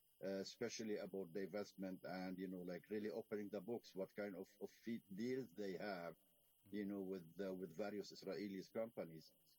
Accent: Canada; as a Canadian here in Canada

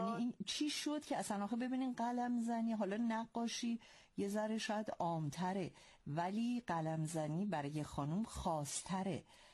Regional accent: Iran; ما چون ایرانی هستیم

